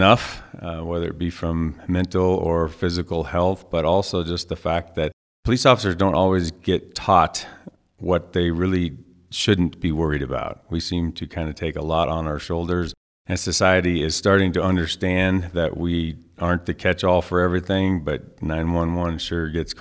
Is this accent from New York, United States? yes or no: no; Colorado, United States; also born or lived in abroad; I am a Colorado guy, but more of a northern Colorado guy. I was born across the pond. My father was a military person, so I was kind of a military brat. But for the most part, I can't remember anything other than Colorado.